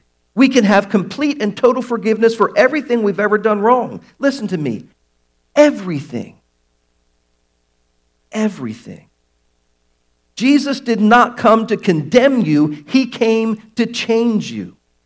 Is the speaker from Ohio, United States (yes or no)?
no; Baltimore, Maryland, United States; As you know, I'm from Baltimore. I've been over that bridge.